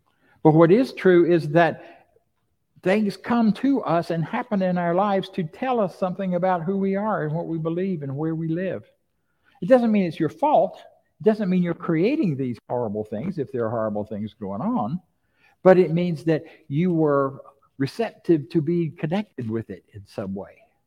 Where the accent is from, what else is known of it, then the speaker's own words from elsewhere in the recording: Florida, United States; I grew up down there, and that was my hometown, and we used to ride in that area. We didn't call it the Big Bend back then. We called it the armpit of Florida.